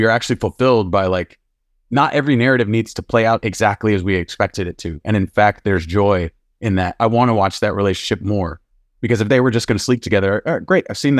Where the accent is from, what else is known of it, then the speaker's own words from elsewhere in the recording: New York, United States; particularly being a New Yorker and seeing like Sugar riding along in this old retro car